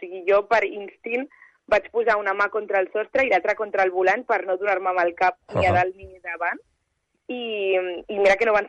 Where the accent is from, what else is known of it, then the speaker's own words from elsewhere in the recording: Cerdanyola del Vallès, Catalonia, Spain; De Cerdanyola del Vallès.